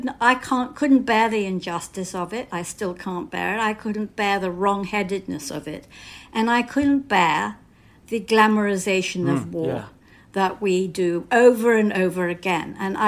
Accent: United Kingdom; also born or lived in United States; as you can hear, I'm British, I'm not American, but I did spend some of my teenage years in the States, and I was in Berkeley High School, public high school

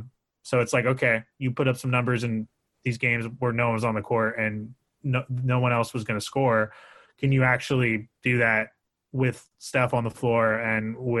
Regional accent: Portland, Oregon, United States; I'm from Portland. My dad's a diehard Blazers fan.

